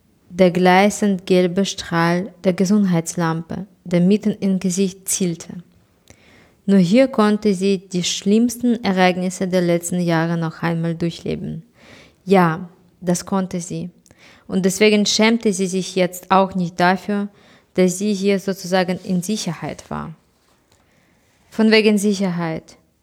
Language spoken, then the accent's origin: German; Kyiv, Ukraine; Also ich komme aus Kiew und meine Stadt ist überhaupt nicht unter Beschuss.